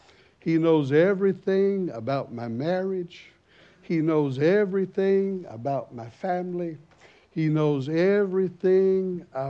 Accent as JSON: {"language": "English", "country": "United States", "said": "As you know, by my accent, I'm an American. And where I come from, we preach hot and heavy."}